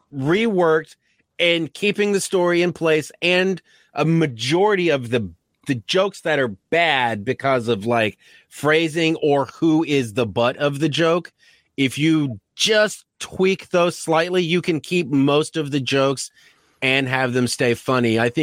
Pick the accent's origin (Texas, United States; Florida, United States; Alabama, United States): Texas, United States; As a Texan, it's exactly what I saw in Oregon.